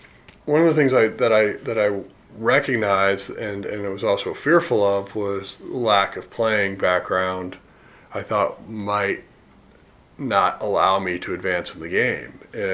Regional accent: Colorado, United States; And I grew up in Colorado and was connected to that.

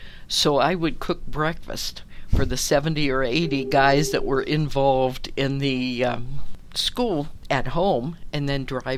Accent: Kentucky, United States; also born or lived in Cincinnati; I come from Ohio. I was born in Cincinnati, raised in northern Kentucky, which is across the river from Cincinnati. Spent all my life in northern Kentucky.

